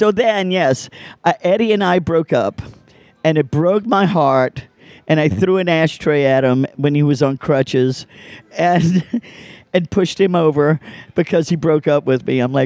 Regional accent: New Orleans, Louisiana, United States; I'm this girl from New Orleans, and now I'm in San Francisco.

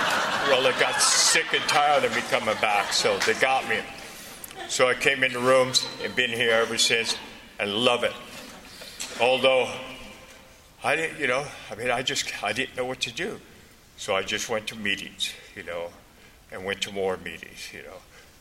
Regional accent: San Francisco, California, United States; I was put in a juvenile hall in San Francisco. I'm from San Francisco.

